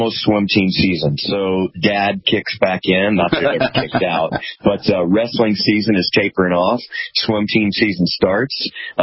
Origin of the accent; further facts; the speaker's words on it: Texas, United States; also born or lived in Louisiana; I was born in Louisiana, grew up in Texas. I went to St. Mark's Episcopal School Elementary.